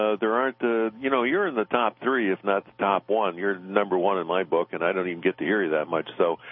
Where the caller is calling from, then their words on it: Seattle, Washington, United States; Yeah, …, I'm cold calling from Seattle